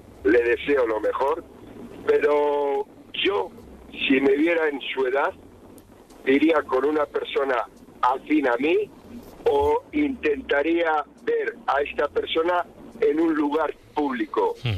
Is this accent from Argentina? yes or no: no; Bilbao, Basque Country, Spain; Sí, bueno, soy de Bilbao.